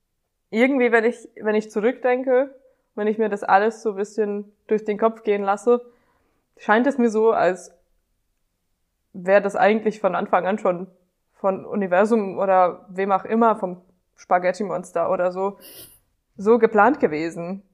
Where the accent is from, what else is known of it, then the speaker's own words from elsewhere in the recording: Hungary; German is a second language; moved away as an adult; now in Germany; Ich bin mit 19 nach Deutschland gekommen, aus Ungarn. Ich bin in Ungarn geboren und dort aufgewachsen. Ich bin auch dort in die Schule und habe auch dort mein Abi gemacht.